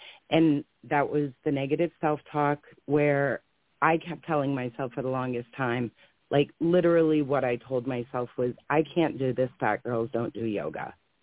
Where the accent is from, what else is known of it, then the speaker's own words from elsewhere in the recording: Maine, United States; now in Middleborough, United States; Oh, I'm originally from Maine, but we live down here in Middleborough, which is close to the Cape.